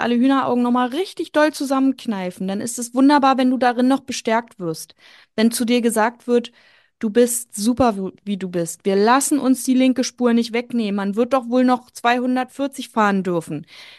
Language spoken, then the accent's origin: German; Brandenburg, Germany; Ich komme aus Brandenburg